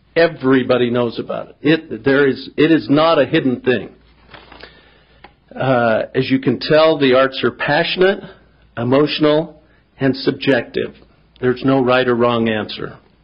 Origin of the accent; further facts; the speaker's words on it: Salt Lake City, Utah, United States; from Salt Lake.